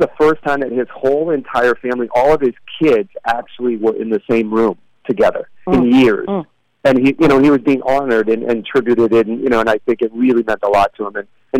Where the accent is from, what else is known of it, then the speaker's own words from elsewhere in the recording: East Coast, United States; I mean, growing up on the East Coast and moving away from my friends, you know, is like a similar connection.